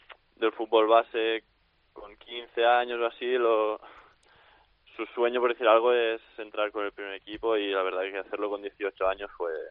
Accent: Sallent, Catalonia, Spain; yo empecé en mi pueblo, en Sallent

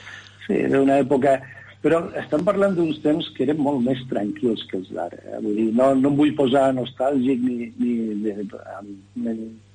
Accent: Lleida, Catalonia, Spain; Lleida capital, he viscut sempre, o vaig viure sempre a l'Enric Granados

